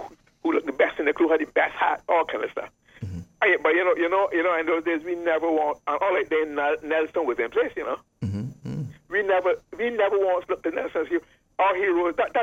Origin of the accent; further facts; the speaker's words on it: Barbados; Growing up in Barbados in the 50s, mostly in the 50s, and somewhat in the 60s